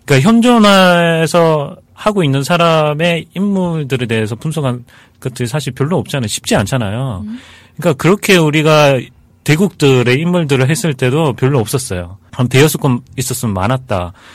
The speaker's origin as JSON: {"language": "Korean", "country": "South Korea", "said": "어차피 우리도 한국 사람이고"}